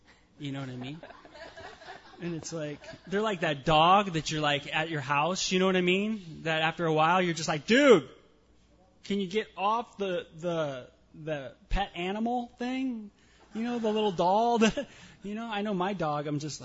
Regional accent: North Hollywood, California, United States; And growing up in North Hollywood, you're around brown all the time.

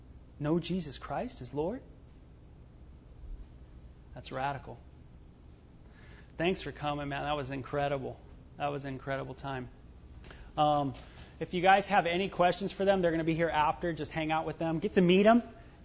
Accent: California, United States; You know, it sounded like my culture growing up in California.

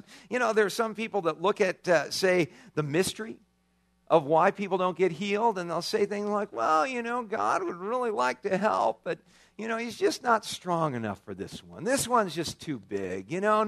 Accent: California, United States; now in Tucson, United States; you know, I love living in Tucson. The only thing I miss about where I grew up in California is being by the beach, being by the ocean

